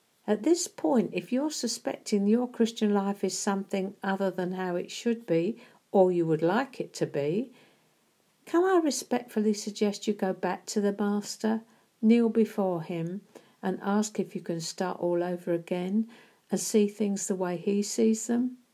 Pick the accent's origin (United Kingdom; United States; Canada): United Kingdom; And it certainly isn't for us, damn it, we're British.